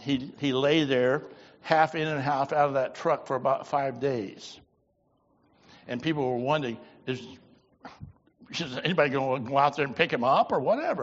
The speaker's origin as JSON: {"language": "English", "town": "Biloxi", "region": "Mississippi", "country": "United States", "tie": "born there", "said": "I was born in Biloxi, Mississippi. Do I sound like a Southerner? I don't know. Of course, I was just born there, and 3 or 4 days later, I was gone, never to come back again until Hurricane Camille."}